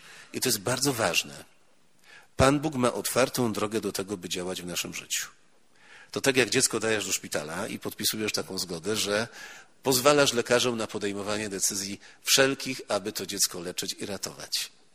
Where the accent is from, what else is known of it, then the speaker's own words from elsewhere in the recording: Łososina Górna, Lesser Poland, Poland; zwłaszcza, że pochodzę z Łososiny Górnej. Często jeszcze za dzieciństwa tutaj jeździłem na rowerze